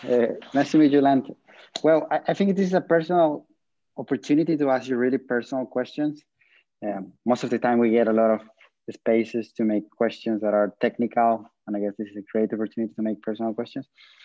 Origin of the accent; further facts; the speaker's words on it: Guatemala; I'm from Guatemala. I'm an MPA from the second year.